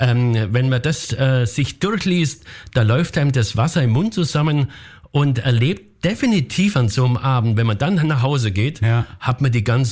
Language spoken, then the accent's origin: German; Bavaria, Germany; Ich komme ja aus Bayern